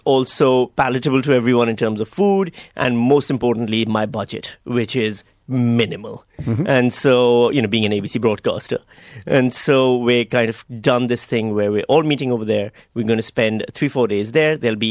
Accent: Pakistan; Deep down, I'm still Pakistani. You know, you can take the boy out of Pakistan, but you can't take his parents out of his life.

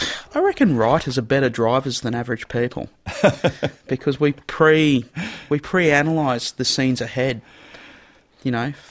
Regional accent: Brisbane, Queensland, Australia; also born or lived in Sunshine Coast; I'm a Southside kid, Brisbane. I did a bit of growing up on the Sunshine Coast, but living back on the South Side and just a couple of streets away from where I was born

